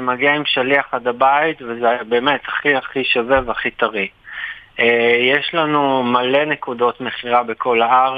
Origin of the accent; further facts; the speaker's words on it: Tel Aviv, Tel Aviv District, Israel; אז אנחנו תל אביבים